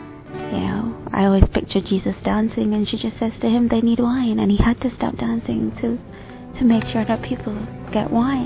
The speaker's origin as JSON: {"language": "English", "country": "Jamaica", "said": "I'm from Jamaica"}